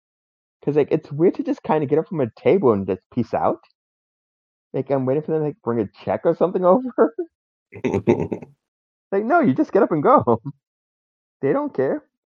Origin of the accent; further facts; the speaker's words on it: New York City, New York, United States; I think growing up in New York City and just having, like, Broadway people wanting to perform.